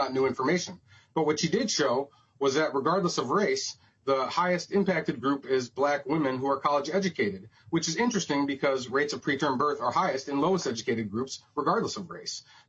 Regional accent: Minneapolis, Minnesota, United States; I'm African American. I grew up in North Minneapolis, and I'm currently a resident of Northeast Minneapolis near the Lowry Bridge.

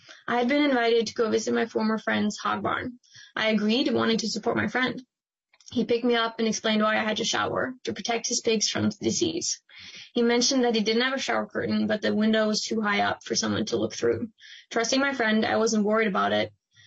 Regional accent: Norway; Growing up in Norway, I always watched American movies, amazed by the effort law enforcement put into solve crime.

